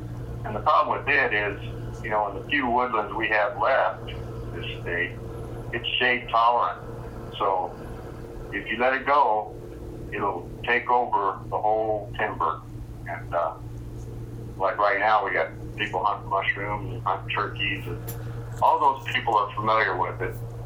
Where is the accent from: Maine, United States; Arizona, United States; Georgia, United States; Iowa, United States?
Iowa, United States; I grew up in Iowa, so I'm pretty much bonded to our landscape, being kind of an outdoor person.